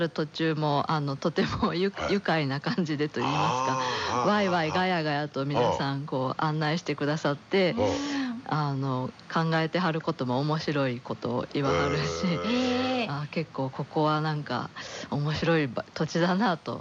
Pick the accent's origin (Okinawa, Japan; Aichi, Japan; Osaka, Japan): Aichi, Japan; Nagoya; also born or lived in Kyoto; 出身は愛知県名古屋市。